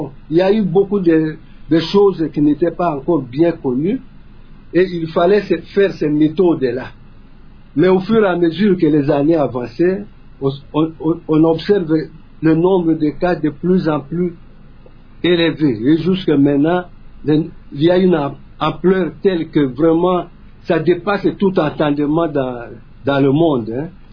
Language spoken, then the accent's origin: French; DR Congo; il y a eu plus ou moins 414 cas, dont 380 cas chez nous, en République démocratique du Congo